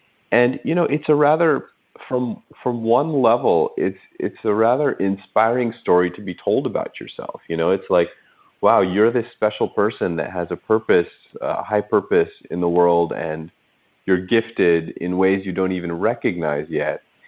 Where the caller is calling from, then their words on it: Berkeley, California, United States; I'm calling in from Berkeley.